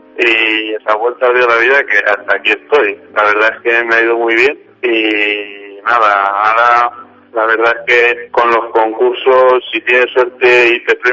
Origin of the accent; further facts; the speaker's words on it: Cuenca, Castilla-La Mancha, Spain; yo que soy de Cuenca